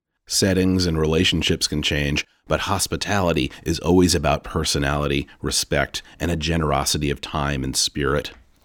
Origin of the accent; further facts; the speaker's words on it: Ireland; I'm Irish, I obsess over food, and I've long envied the relationship my Italian friends have with their culinary heritage.